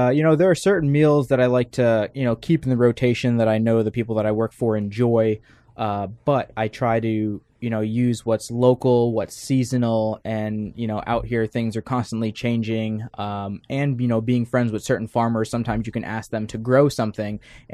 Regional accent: New York City, New York, United States; growing up in the Bronx, both grandmothers lived in the house, and so we had a lot of influence from them, from Puerto Rican cuisine to Southern cuisine.

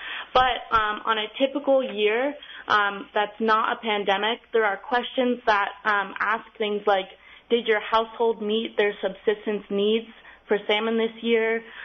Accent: Arizona, United States; now in Bethel, United States; I'm new to Bethel. I'm originally from Arizona, but I spent the past few summers working down in Sitka on a sockeye weir project and fell in love with Alaska and am very excited to be in Bethel now

